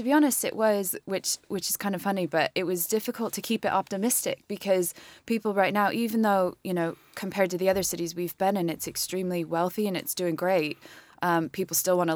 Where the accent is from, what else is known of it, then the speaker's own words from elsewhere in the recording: Midwest, United States; I'm from the Midwest, and so I know Detroit fairly well